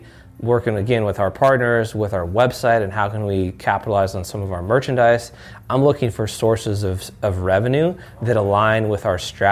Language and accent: English; Oregon, United States; because I grew up in Oregon. So born and raised was a huge inspiration for me.